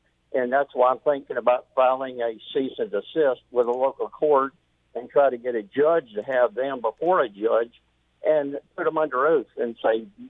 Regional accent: Jacksonville, Florida, United States; and I was born and raised in Jacksonville

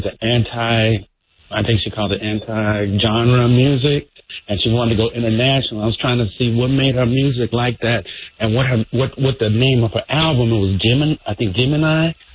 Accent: Atlanta, Georgia, United States; I'm hanging out down in Miami and I'm from Atlanta.

